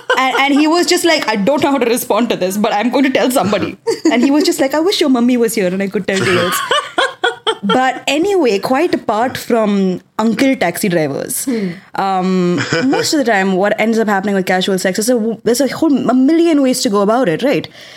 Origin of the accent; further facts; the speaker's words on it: Delhi, India; I'm also from Delhi.